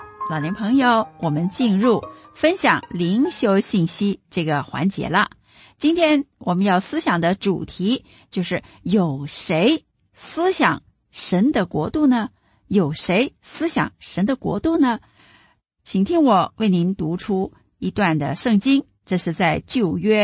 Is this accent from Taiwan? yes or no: no; China; 在我们中国人家庭中啊，老人呢有权威的